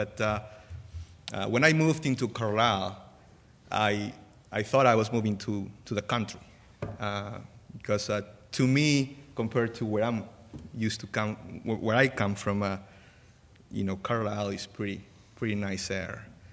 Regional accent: Lima, Peru; I am from Lima, Peru

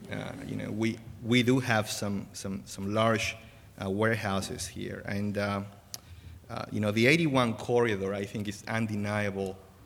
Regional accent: Lima, Peru; I am from Lima, Peru

